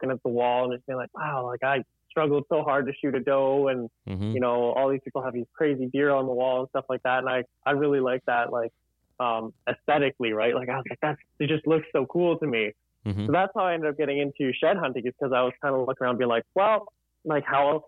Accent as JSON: {"language": "English", "town": "Edmonton", "region": "Alberta", "country": "Canada", "tie": "born or raised there", "said": "Yeah, I grew up just in Edmonton. So that's almost smack in the middle of the province."}